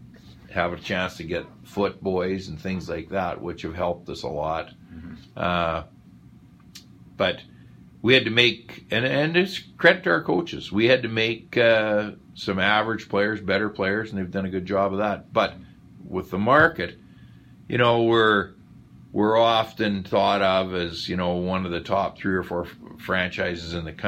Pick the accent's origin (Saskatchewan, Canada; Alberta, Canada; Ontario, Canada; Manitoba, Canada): Saskatchewan, Canada; Saskatoon; now in Kelowna, Canada; But I often say … from Saskatoon, but Kelowna's my home now, and my kids were raised here